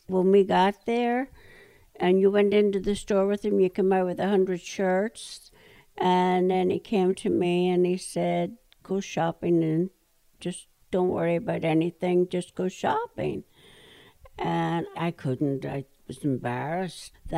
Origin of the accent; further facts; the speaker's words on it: Ireland; I'm Irish, remember, and I had a lot of Irish friends.